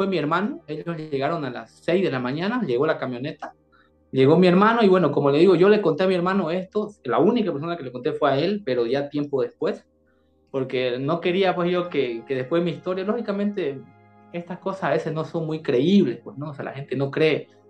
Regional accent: Bolivia; de donde yo vivo en Bolivia, En mi país no existe este tipo de investigación forense o cosas así, no hay eso acá.

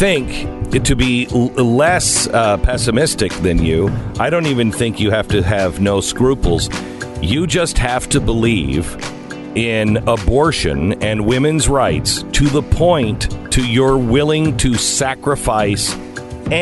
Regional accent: Seattle, Washington, United States; As I grew up in Seattle, Washington, I always wanted to live in California.

